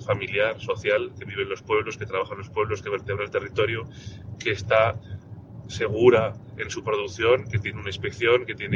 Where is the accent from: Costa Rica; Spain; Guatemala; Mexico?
Spain; Aragon; Los que somos de Aragón, en el Ebro lo vemos, lamentablemente, demasiadas veces.